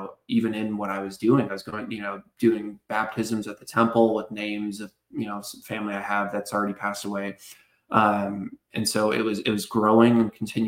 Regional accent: Idaho, United States; also born or lived in Utah; I grew up in Idaho. I grew up in Utah.

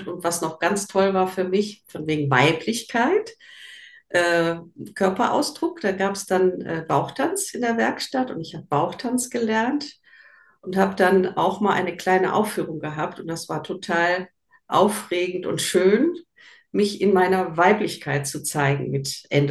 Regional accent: Essen, North Rhine-Westphalia, Germany; moved away as an adult; now in Westerwald, Germany; Ursprünglich komme ich aus Essen und Düsseldorf und bin dann vor über 30 Jahren dann hier im Westerwald gelandet.

